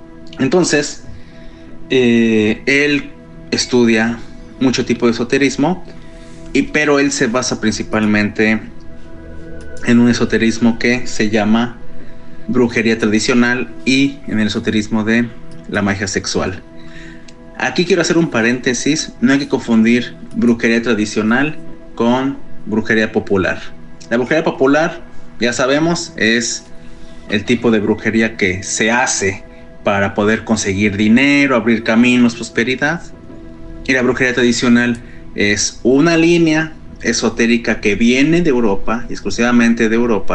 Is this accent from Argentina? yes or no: no; Mexico; now in Portugal; Soy obviamente mexicano y tengo 2 años y medio, un poco más de 2 años y medio aquí en Portugal